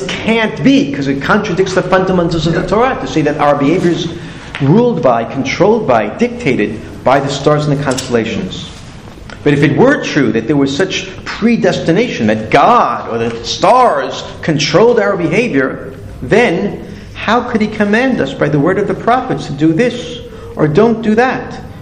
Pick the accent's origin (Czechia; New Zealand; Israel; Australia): Israel; moved away as an adult; now in United States; when I came to America from Israel … That's what I've been called in Israel.